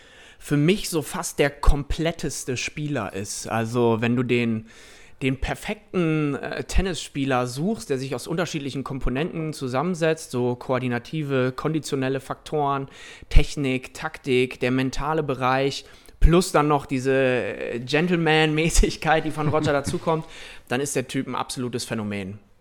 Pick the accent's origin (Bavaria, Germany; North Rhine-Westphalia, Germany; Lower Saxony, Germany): Lower Saxony, Germany; Ich komme aus Ostfriesland.